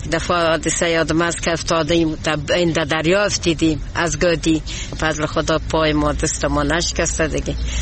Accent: Herat, Afghanistan; ما از هرات هستیم

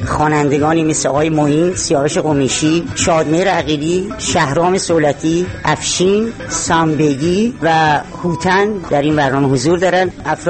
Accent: Iran; now in Germany; خودم هم ایرانی هستم.

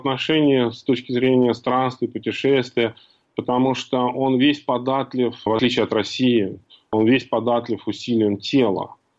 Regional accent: Absheron, Azerbaijan; Я вырос на Апшеронском полуострове, на этом Каспийском клочке земли.

